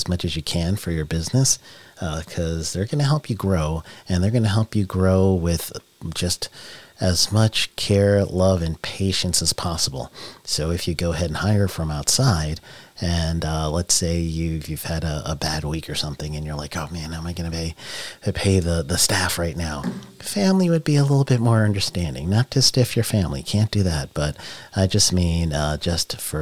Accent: Guyana; So kudos to my home country. And yeah, that's for Guyana.

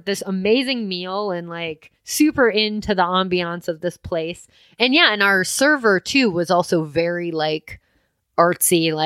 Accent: Midwest, United States; Like I'm from the Midwest. I'm very used to that.

